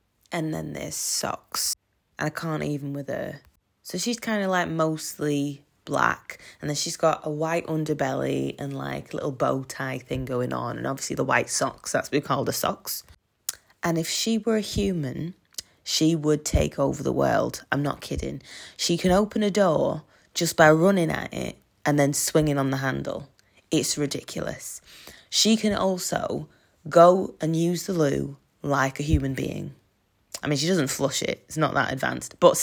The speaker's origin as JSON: {"language": "English", "region": "England", "country": "United Kingdom", "accent": "northern", "said": "this is my northern accent."}